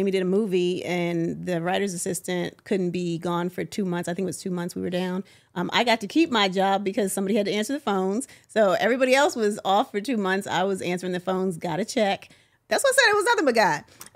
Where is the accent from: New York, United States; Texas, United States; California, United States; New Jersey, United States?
New Jersey, United States; I'm from Jersey, but I'm from South Jersey. So it's totally different.